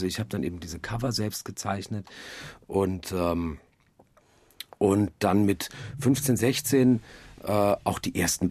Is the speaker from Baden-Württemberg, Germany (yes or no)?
yes; Offenburg, Baden-Württemberg, Germany; Ich bin in einem Reihenhaus aufgewachsen in Offenburg